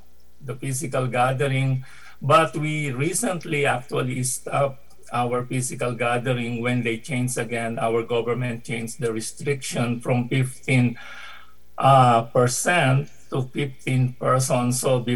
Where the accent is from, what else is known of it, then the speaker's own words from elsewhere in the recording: Manila, Metro Manila, Philippines; now in Canada; I was born and raised in Manila until I left for Canada in 2005.